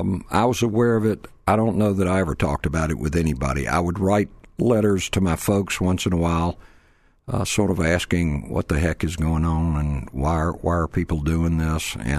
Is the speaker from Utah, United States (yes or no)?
no; Atlanta, Georgia, United States; Actually, I grew up in Atlanta and was a product of Grady High School in Atlanta